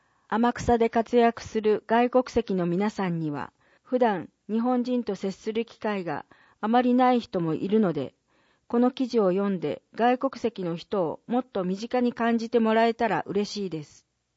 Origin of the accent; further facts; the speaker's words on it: Georgia, United States; Japanese is a second language; now in Japan; アメリカのジョージア州出身です。2017年から1年間、愛知県名古屋市に留学し、